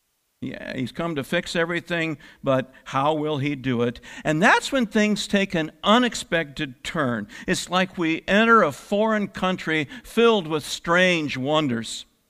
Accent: Oregon, United States; I grew up in Central Oregon, in a town that was not especially religious.

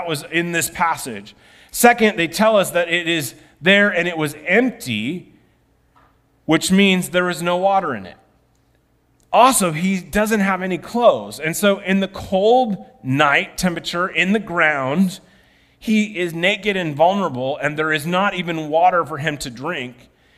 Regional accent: Iowa, United States; I grew up in Iowa, and we had a bunch of them.

